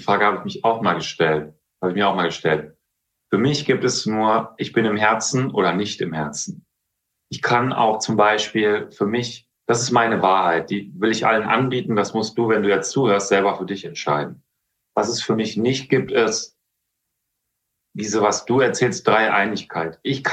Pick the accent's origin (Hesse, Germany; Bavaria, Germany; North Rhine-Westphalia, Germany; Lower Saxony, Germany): North Rhine-Westphalia, Germany; Tecklenburg; in Tecklenburg, da wo ich herkomme, da bei Altenbüren